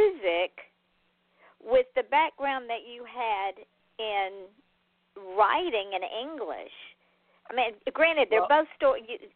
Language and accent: English; the South, United States; but I understand the brutal honesty because I'm from the South and we're brutally honest, but we do it with a bless your heart and a smile.